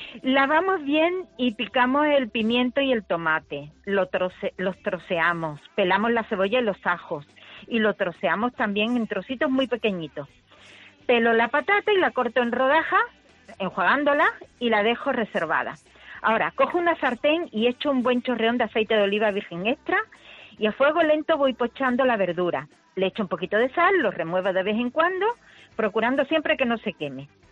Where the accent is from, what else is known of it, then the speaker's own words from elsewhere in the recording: Málaga, Andalusia, Spain; los malagueños, de antaño sobre todo, los más antiguos quizás como yo todavía, comíamos muchísimos boquerones de aquí de la Bahía de Málaga